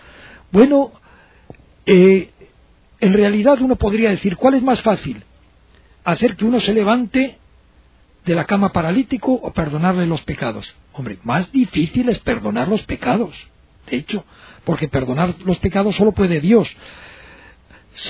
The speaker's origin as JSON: {"language": "Spanish", "town": "Burgos", "region": "Castile and León", "country": "Spain", "said": "una música que es de mi tierra, de mi provincia, de mi región de Castilla, de Burgos"}